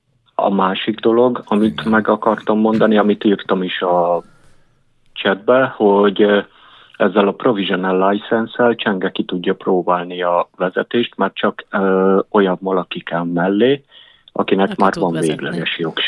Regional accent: Zala, Hungary; Az lehet. Zalai vagyok.

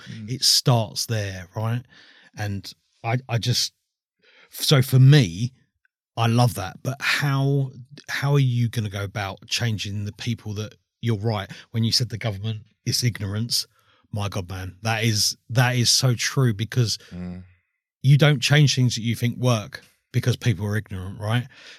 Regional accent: Croydon, London, United Kingdom; I'm from Croydon originally.

